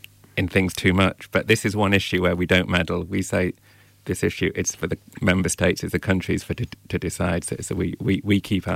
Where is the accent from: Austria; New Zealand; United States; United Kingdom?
United Kingdom; now in Dublin, Ireland; I'm a Brit, being in Dublin for 3 years